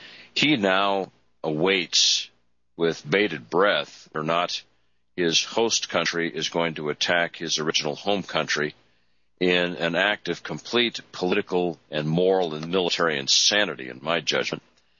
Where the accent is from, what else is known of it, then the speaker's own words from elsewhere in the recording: United States; because I am an American, and when the government of our country acts in a way that is not consonant with the true interests of people either abroad or at home.